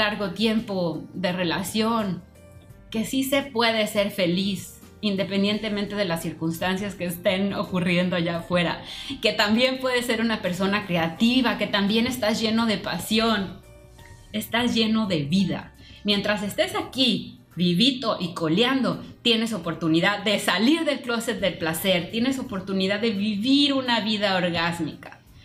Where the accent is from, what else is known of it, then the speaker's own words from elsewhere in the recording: Cancún, Quintana Roo, Mexico; also born or lived in Chiapas; Yo crecí en la playa, crecí en Cancún, crecí luego en Chiapas, en los árboles.